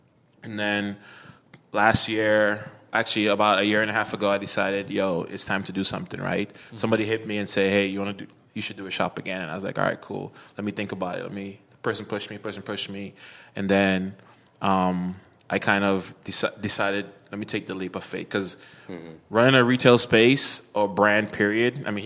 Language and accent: English; New York, United States; I'm from New York, and I'm telling you, like, this, it gets cold.